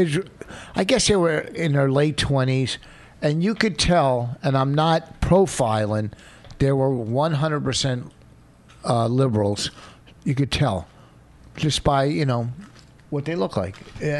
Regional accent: Brooklyn, New York, United States; Well, because I'm from Brooklyn. And, you know, my mother used to say, hey, stir the pot, whatever.

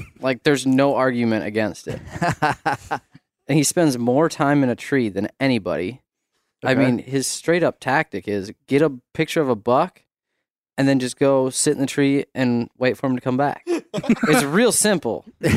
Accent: Minnesota, United States; I'm from Southeast Minnesota.

